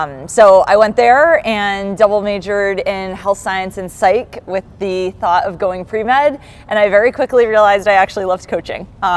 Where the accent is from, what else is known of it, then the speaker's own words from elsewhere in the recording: Massachusetts, United States; So I'm from Massachusetts originally. For college, I went to Brandeis in Waltham, right outside Boston